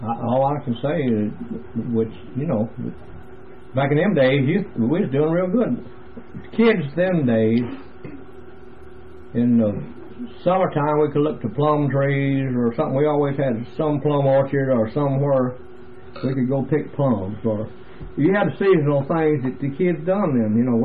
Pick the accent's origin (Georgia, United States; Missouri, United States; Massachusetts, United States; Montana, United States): Georgia, United States; now in Powder Springs, United States; No, I was born in Carrier Park, Georgia, which is Fulton County. And then we moved from there to, what's the name of that section?